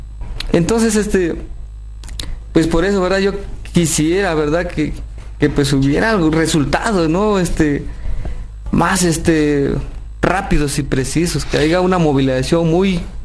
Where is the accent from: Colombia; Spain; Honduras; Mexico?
Mexico; le vengo a pedir justicia como ciudadano mexicano que soy